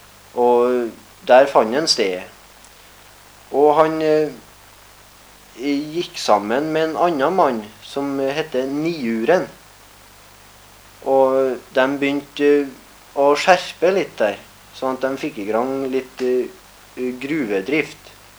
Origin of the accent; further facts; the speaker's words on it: Meldal, Trøndelag, Norway; Jeg er fra Meddalen. Det er, heter egentlig Vollagrenna, den plassen som jeg er fra.